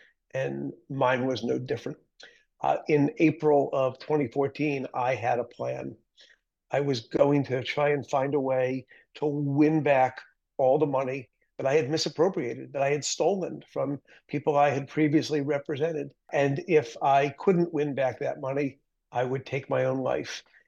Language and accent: English; Philadelphia, Pennsylvania, United States; now in Boston, United States; Born and raised in Philadelphia, now live in Boston, Massachusetts. Went to school in Philadelphia